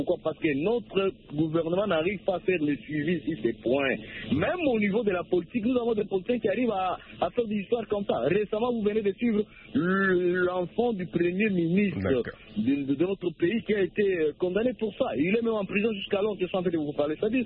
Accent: DR Congo; l'État ne paye pas les enseignants chez nous en RDC.

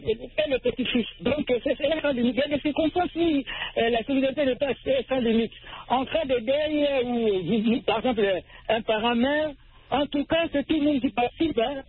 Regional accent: Mali; c'est en Afrique, et c'est tout chez nous au Mali

